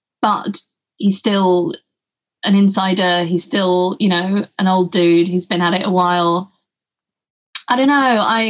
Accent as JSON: {"language": "English", "country": "United Kingdom", "said": "as a Brit, as a fellow Brit"}